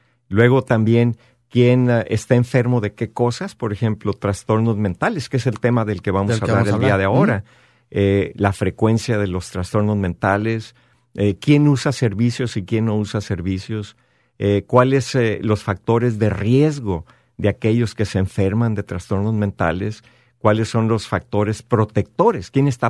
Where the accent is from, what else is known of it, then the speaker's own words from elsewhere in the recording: Guamúchil, Sinaloa, Mexico; now in United States; que yo soy mexicano. De hecho, soy de los inmigrados aquí en Estados Unidos. Yo vengo de México, soy sinaloense de un pueblo de Guamúchil, Sinaloa, de donde … donde creció. Tengo más de 20 años aquí en California